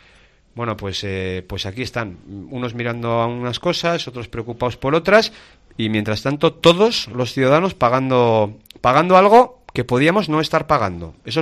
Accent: Navarre, Spain; los navarros somos los españoles que más impuestos pagamos

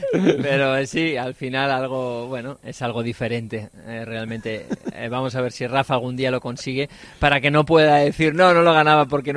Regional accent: Spain; a nosotros como tenistas españoles

